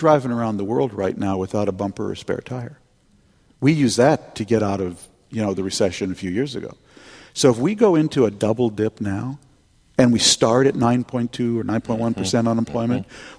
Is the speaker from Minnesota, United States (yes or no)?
yes; Minnesota, United States; I grew up in Minnesota in the 50s, 60s, and 70s.